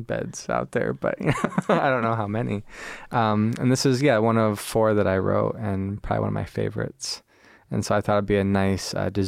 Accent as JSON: {"language": "English", "town": "Fenton", "region": "Michigan", "country": "United States", "tie": "born or raised there", "also_born_or_lived": "St. Louis", "said": "I actually grew up on the east side of the state of Michigan, so around the Flint, Ann Arbor area, somewhere between there, a little suburb called Fenton."}